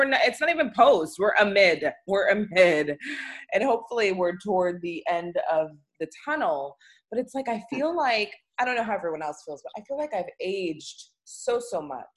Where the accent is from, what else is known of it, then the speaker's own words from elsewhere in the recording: Washington, District of Columbia, United States; Yes, indeed. DC, Northeast. So that is the church that I, 610 Rhode Island Avenue, that is the church that I grew up in.